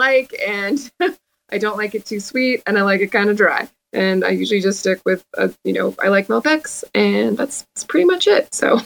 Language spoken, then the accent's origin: English; Mendoza, Argentina; Oh, Argentinian. I'm from Mendoza.